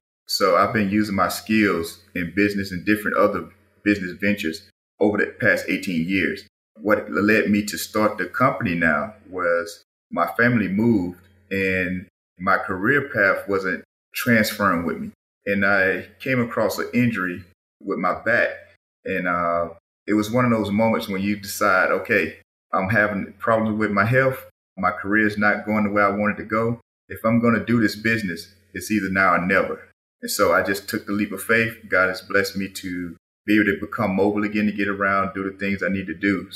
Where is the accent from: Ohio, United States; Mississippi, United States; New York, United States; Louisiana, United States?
Mississippi, United States; Columbia; got out of the service and returned back to my hometown of Columbia, Mississippi.